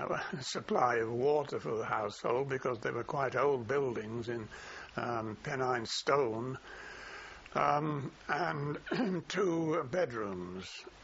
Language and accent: English; Newchurch, North West England, United Kingdom; born there; I was born in Newchurch in Rossendale, which is in Lancashire, on the 4th of February 1920.